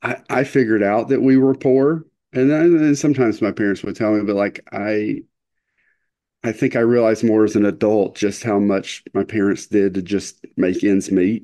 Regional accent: Kentucky, United States; So we're from Eastern Kentucky to the Panhandle of Florida, about 13 hours, I think, away.

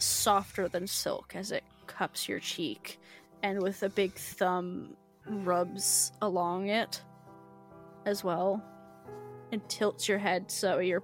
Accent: the South, United States; accent: Southern; My southern accent came out there.

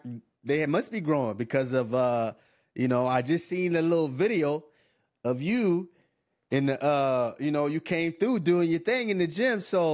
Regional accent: Nigeria

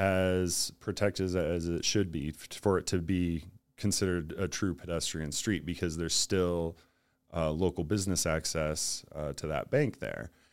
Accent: Spokane, Washington, United States; So I grew up in Spokane.

